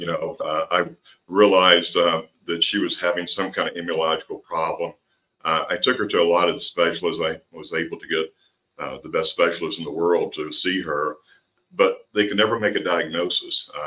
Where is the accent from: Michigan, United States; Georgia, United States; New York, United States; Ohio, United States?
Georgia, United States; So I was born and raised in the Okefenokee Swamp. So to say the least, it was a very unusual upbringing.